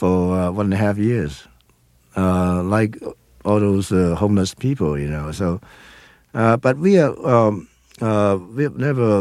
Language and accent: English; Hong Kong; English is a second language; In the old time, the most of the Hong Kong people, they were so so much crazy about the theater.